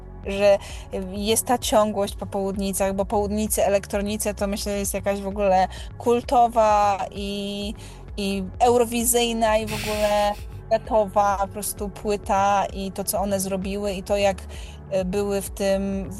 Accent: Podlaskie Voivodeship, Poland; po prostu wychowałam się na Podlasiu i że nieustająco mnie ten region fascynuje, napełnia i wracam tam i tęsknię za nim

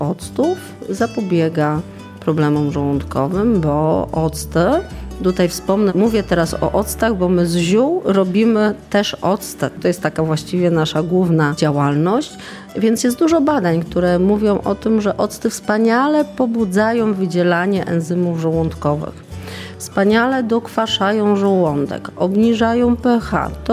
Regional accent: Nowa Wieś Malborska, Pomeranian Voivodeship, Poland; przyjechałam do Białegostoku aż z Nowej Wsi Malborskiej, czyli z województwa pomorskiego.

